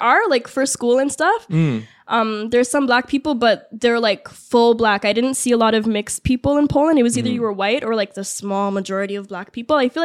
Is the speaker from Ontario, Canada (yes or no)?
yes; Mississauga, Ontario, Canada; I would say no. Mississauga